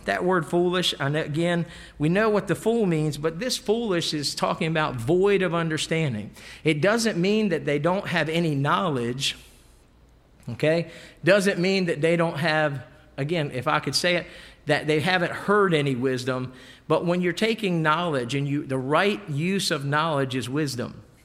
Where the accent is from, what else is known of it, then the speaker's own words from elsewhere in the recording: Maryland, United States; I'm from the Eastern Shore, Maryland, all right? Purdue Farms is it's centered in my hometown, all right? So there's a lot of chickens to pluck where I'm from.